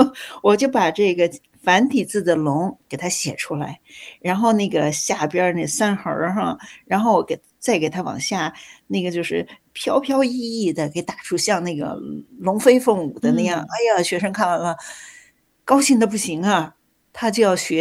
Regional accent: Beijing, China; 那尤其我是北京人，北方来的

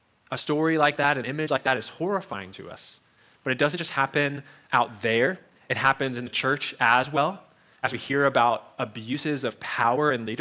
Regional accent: Virginia, United States; Like Carter said, we came to Roanoke about 3.5 years ago. We grew up in the New River Valley, about an hour away.

